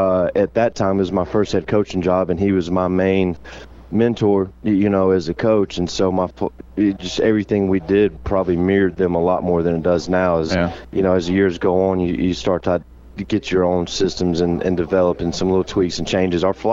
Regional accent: Augusta, Georgia, United States; I'm originally from Augusta, Georgia.

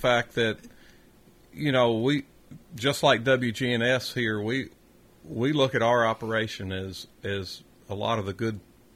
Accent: Tennessee, United States; I grew up in Wilson County, just on the north side of Cedars of Lebanon State Park. Grew up helping some local dairy farmers there, and grew up with some beef cattle and some tobacco there.

